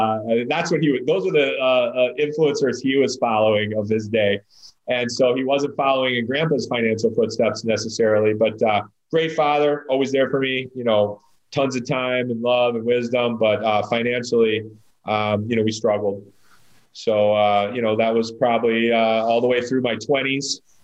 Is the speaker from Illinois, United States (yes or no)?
yes; Chicago, Illinois, United States; I grew up in Chicago, I was a blue collar kid from a blue collar family.